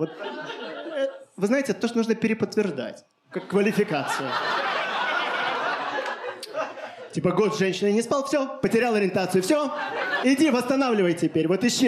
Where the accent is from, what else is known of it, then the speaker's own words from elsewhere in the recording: Belarus; now in Russia; я родился и вырос в Беларуси, а сейчас я живу в России.